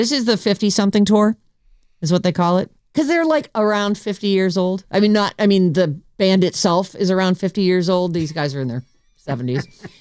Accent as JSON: {"language": "English", "town": "Pawtucket", "region": "Rhode Island", "country": "United States", "tie": "born there", "said": "I wasn't born in Westerly. I was born in Pawtucket."}